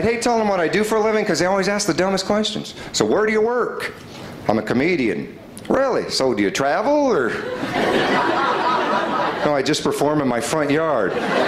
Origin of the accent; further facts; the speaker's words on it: Kansas City, Missouri, United States; now in Los Angeles, United States; I'm from Kansas City, Missouri. I was booked there not too long ago. That's my hometown, Kansas City.